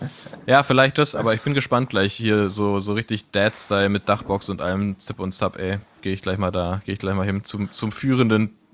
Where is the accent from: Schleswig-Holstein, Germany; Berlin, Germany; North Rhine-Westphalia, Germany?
Berlin, Germany; dass das totaler Quatsch ist, eigentlich im Sommer als Berliner zu verreisen, weil es die einzig schöne Zeit in Berlin ist.